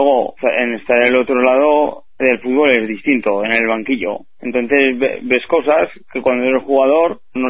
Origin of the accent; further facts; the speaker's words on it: Caspe, Aragon, Spain; el viernes aquí en Caspe. Yo lo afronto con mucha ilusión porque es el equipo de mi pueblo